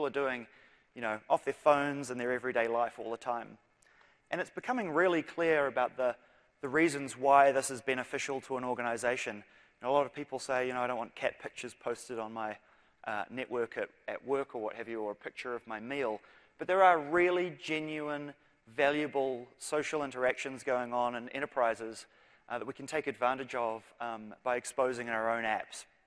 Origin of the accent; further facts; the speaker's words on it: New Zealand; now in Seattle, United States; I'm a Kiwi on loan to Seattle. As you can tell, I probably don't sound like I'm from around here.